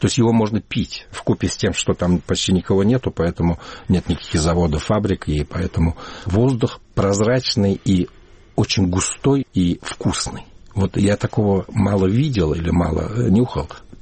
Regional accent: Ulaanbaatar, Mongolia; в детстве, в Улан-Баторе у нас был большой Чайна-таун

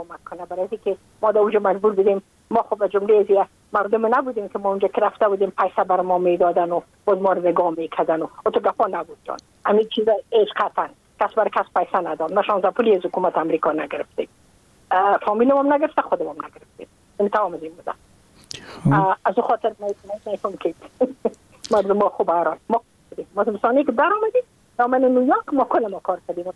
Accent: Afghanistan; moved away as an adult; now in United States; من که از افغانستان بقا آمدم بله. من اون سال بودم 28 ساله

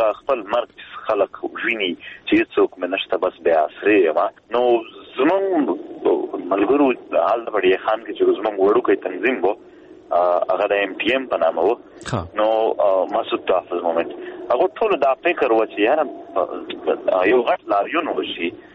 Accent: Khyber Pakhtunkhwa, Pakistan; موږ د پښتونخوا خاورې یو، موږ پښتانه یو،

